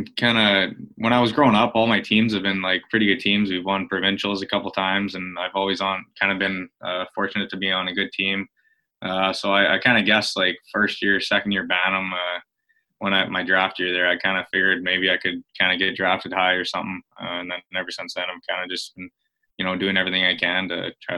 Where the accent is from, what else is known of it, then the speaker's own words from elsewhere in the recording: Lethbridge, Alberta, Canada; also born or lived in Coaldale; And then we came back and I grew up kind of in Coaldale and then Lethbridge.